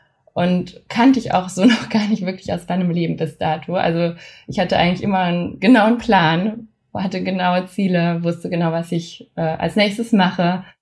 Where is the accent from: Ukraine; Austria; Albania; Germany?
Germany; born or raised there